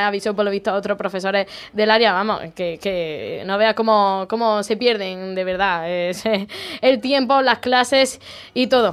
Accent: Jaén, Andalusia, Spain; yo soy de Jaén y estoy muy orgullosa de serlo

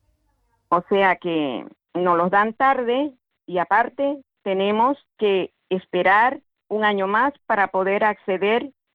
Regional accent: Bolivia; Inclusive en mi país, que lo consideran tercermundista, yo soy boliviana

